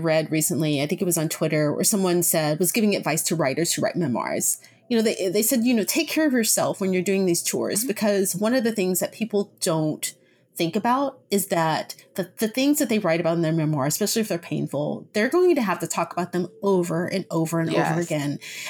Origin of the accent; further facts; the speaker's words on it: the South, United States; I'm from the South. I grew up in the South. And a lot of Black people in the South are very, you know, particular about their nails